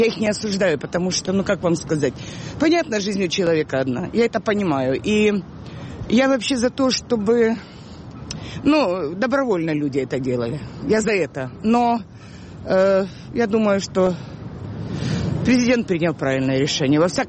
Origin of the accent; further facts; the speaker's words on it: Donbas, Ukraine; Вы знаете, я с Донбасса.